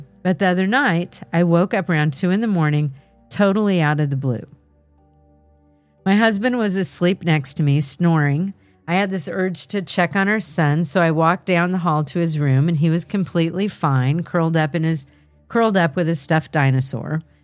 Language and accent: English; California, United States; I grew up in Southern California in an apartment complex where my mom was the manager.